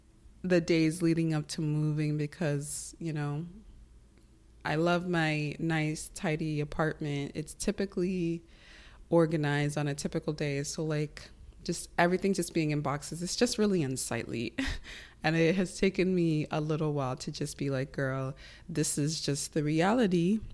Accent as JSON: {"language": "English", "region": "New York", "country": "United States", "tie": "born or raised there", "moved": "as an adult", "said": "And I grew up in New York, so it's not really moving to a new place. It's less about moving to a new place and more so about returning home."}